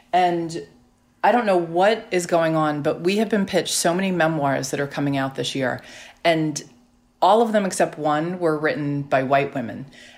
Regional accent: Staten Island, New York, United States; I grew up on Staten Island.

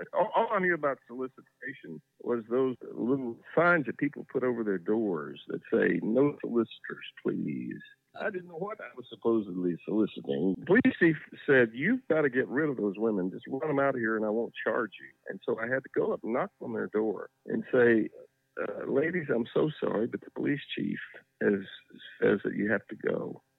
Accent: Mississippi, United States; This was a chance for me to finally write about my home state, Mississippi, and characters that I had grown up with.

